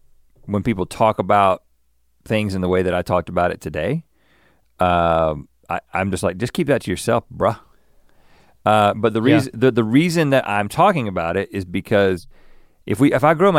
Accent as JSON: {"language": "English", "town": "Buies Creek", "region": "North Carolina", "country": "United States", "tie": "born or raised there", "said": "I grew up in Buies Creek."}